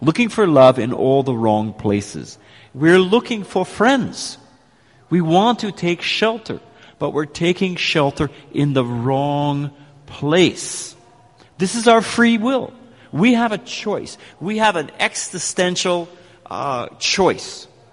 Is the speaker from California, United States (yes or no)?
yes; California, United States; I was raised in California. I came from a relatively well-to-do family.